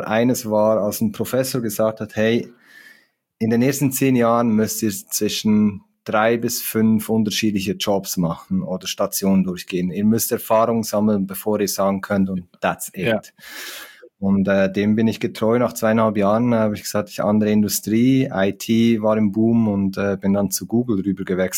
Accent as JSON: {"language": "German", "region": "Zurich", "country": "Switzerland", "tie": "born there", "accent": "Swiss", "said": "auch stolzer Schweizer und ich werde den Akzent im Deutschen nicht los, das ist halt so. Genau, gebürtig aus Zürich, aus der Schweiz"}